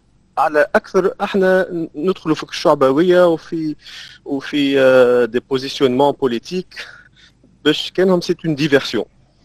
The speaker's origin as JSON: {"language": "Arabic", "country": "Tunisia", "tie": "born or raised there", "said": "معناتها احنا كبرنا كلنا في تونس"}